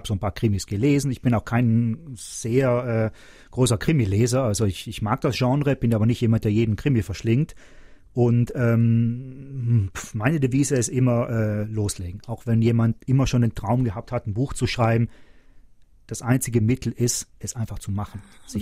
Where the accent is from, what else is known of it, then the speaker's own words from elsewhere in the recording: Tramin, Trentino-Alto Adige, Italy; also born or lived in Berlin; Und wir sind aber beide in Dörfern aufgewachsen, ich in Tramin und sie am Bodensee. Und meiner Frau hat es in Tramin sehr gut gefallen immer und es war ihre Idee eigentlich, nach Südtirol zu ziehen.